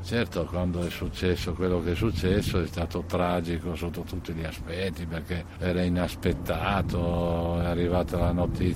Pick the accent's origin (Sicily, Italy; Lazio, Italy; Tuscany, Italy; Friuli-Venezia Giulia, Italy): Friuli-Venezia Giulia, Italy; io friulano eccetera, eppure ero stimatissimo e applauditissimo a Napoli